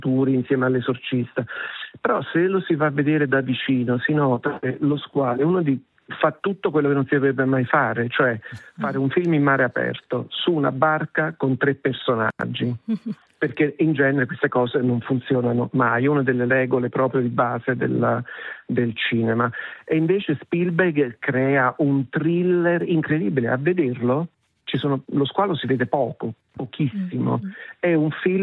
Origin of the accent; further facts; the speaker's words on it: Switzerland; born there; Come sapete, sono nato in Svizzera